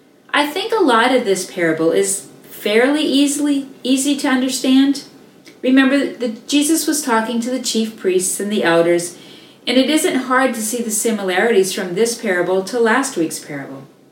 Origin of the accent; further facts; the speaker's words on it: Massachusetts, United States; Now, many of you know that I grew up in Massachusetts, but maybe you do or do not know that my family was very faithful in attending church.